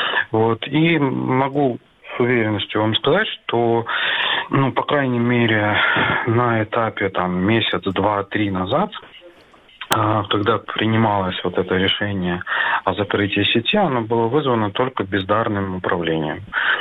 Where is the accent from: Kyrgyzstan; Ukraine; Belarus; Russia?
Ukraine; Simferopol, Crimea; Здравствуйте, я из Симферополя.